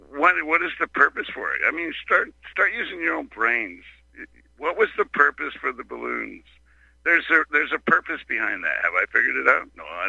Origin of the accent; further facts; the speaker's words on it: Spokane, Washington, United States; so I grew up in Spokane, Washington, and just two blocks away was the train rail station